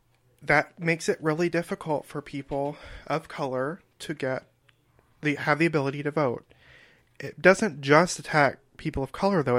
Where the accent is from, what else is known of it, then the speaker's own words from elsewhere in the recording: the South, United States; because I grew up in the South, and this happens in the South all the time.